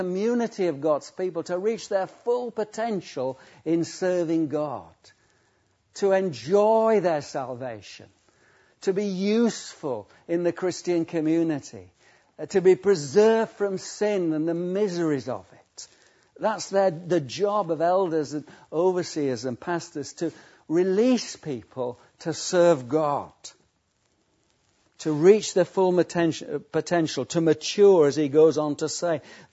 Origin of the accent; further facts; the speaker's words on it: Yorkshire and the Humber, United Kingdom; He came from Lancashire, I think, and I came from Yorkshire.